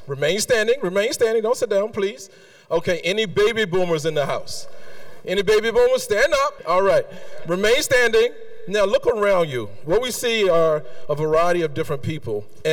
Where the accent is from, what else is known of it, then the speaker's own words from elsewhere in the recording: the South, United States; So I grew up in the South, and I went to a lot of churches, and I looked up to preachers on stage.